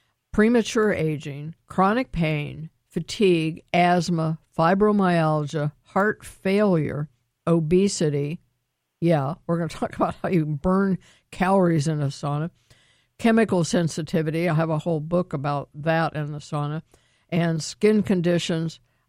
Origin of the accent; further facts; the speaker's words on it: Columbus, Ohio, United States; Well, that's, of course, my hometown